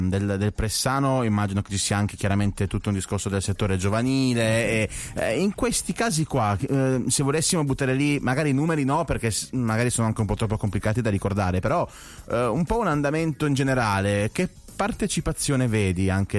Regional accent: Apulia, Italy; perché essendo pugliese mi viene in mente

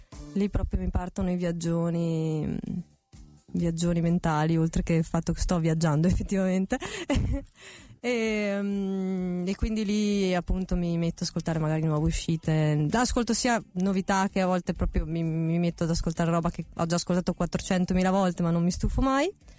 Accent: Cles, Trentino-Alto Adige, Italy; Io vedo anche per esempio in Val di Non, Val di Sole, io sono di Cles

